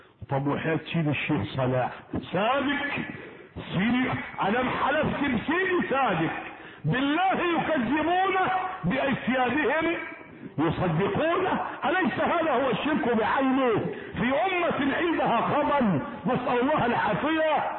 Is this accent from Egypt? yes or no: yes; Sharqia Governorate, Egypt; وعندنا في الشرقية شجرة الناس بترحل اليها